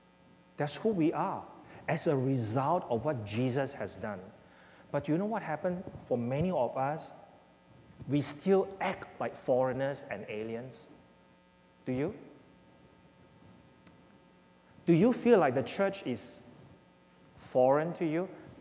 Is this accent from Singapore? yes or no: yes; Singapore; also born or lived in Hong Kong; I was born not in Singapore, I was born in Hong Kong. And my family migrated. Actually, that's not a right word, because my father is a citizen. So basically for him, he's bringing his family home. But we have never seen Singapore. I was 5 years old